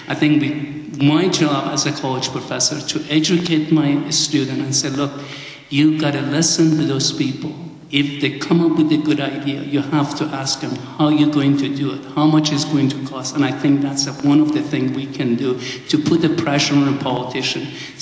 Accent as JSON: {"language": "English", "country": "United States", "said": "but I think it starts with us as an American. We gotta be open-minded people."}